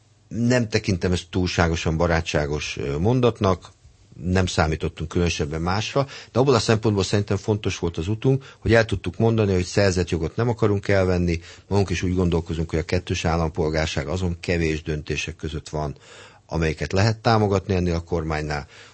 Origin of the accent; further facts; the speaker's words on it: Hungary; nagyon büszke vagyok arra, hogy magyar vagyok